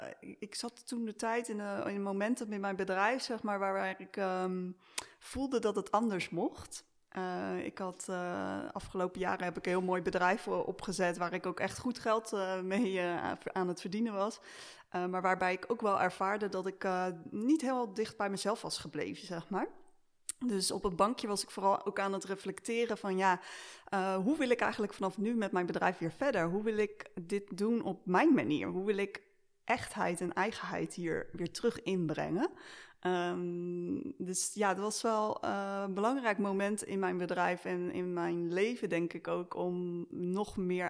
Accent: Schiedam, South Holland, Netherlands; Ja, ik ben echt een Schiedammer. Ik kan niet anders zeggen.

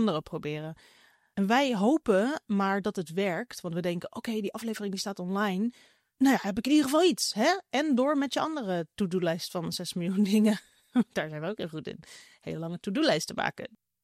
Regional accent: Netherlands; En waar wij misschien als Nederlanders nog denken, het is een creatieve uitlaatklep.

